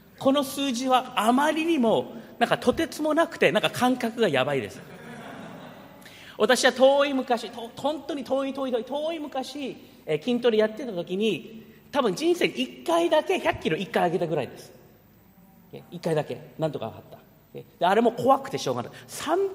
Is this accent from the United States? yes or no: yes; United States; 私はアメリカで育ったので、アメリカ人っていうのはやっぱり大きくて強い人が有利なんですよね。